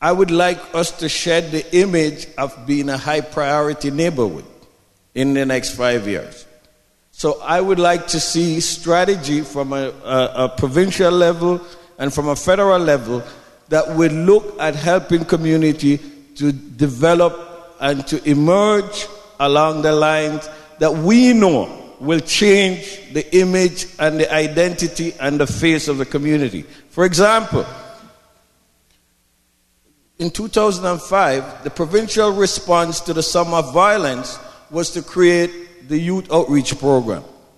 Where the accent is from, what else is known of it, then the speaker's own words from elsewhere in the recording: Jamaica; now in Canada; When I came from Jamaica